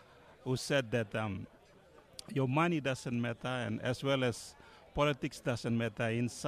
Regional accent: Papua New Guinea; now in Australia; I'm from Papua New Guinea, and I work for the Papua New Guinea Institute of Medical Research, currently based in Australia

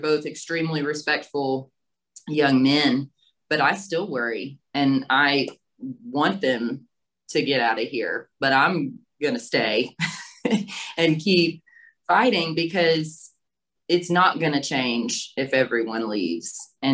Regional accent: Savannah, Georgia, United States; moved away; I'm actually from Savannah, Georgia. My dad was a high school teacher.

